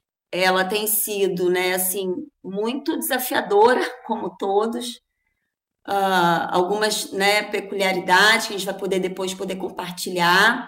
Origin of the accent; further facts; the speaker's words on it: Rio de Janeiro, Brazil; now in Vila Velha, Brazil; nós moramos em Vila Velha, no Espírito Santo, somos cariocas, mas viemos transferidos para cá por conta do trabalho do meu marido